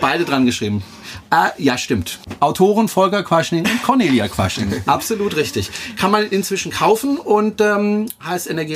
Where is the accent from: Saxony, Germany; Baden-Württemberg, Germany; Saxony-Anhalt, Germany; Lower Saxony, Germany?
Baden-Württemberg, Germany; Freiburg; Ich komme ja ursprünglich aus Freiburg